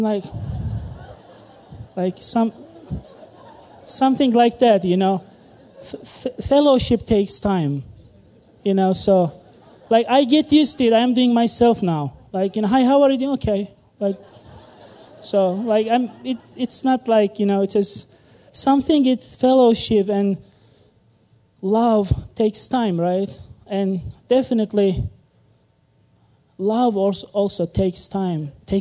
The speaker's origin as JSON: {"language": "English", "region": "Istanbul", "country": "Turkey", "said": "you know that I'm from Turkey, Istanbul"}